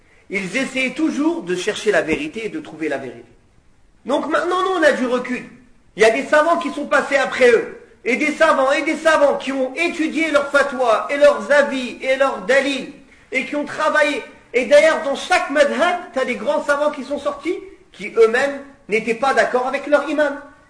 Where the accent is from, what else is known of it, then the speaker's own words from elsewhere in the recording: Comoros; Moi, je suis Shafi'i. Je viens des Comores, des îles Comores. Ils sont Shafi'i aux îles Comores.